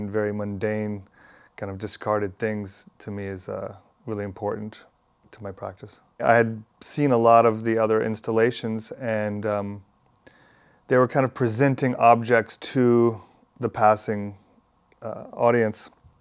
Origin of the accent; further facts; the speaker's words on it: Miami, Florida, United States; also born or lived in New York; I'm born and raised in Miami. I've been making art, I guess, my whole life.